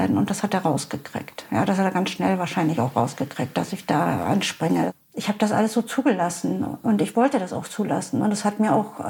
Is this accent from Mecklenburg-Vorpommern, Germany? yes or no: yes; Mecklenburg-Vorpommern, Germany; Ich bin 66 Jahre alt. Ich bin in der DDR geboren und aufgewachsen.